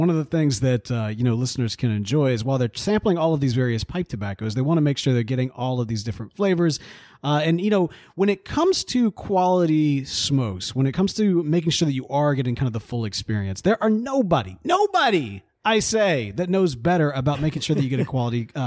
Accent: North Carolina, United States; also born or lived in Virginia; All of the old tobacco barns I grew up around down in North Carolina and the south side of Virginia

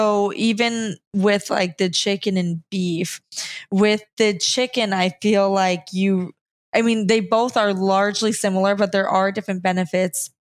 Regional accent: New Jersey, United States; I'm from New Jersey. I don't give an F

